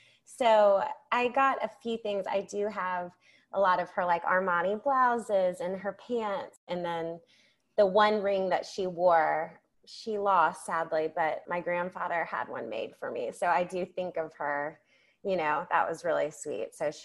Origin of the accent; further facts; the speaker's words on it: Atlanta, Georgia, United States; also born or lived in Charleston; I am from Atlanta, Georgia, and I grew up there, lived in Charleston for a while, and now we are back in Atlanta, Georgia.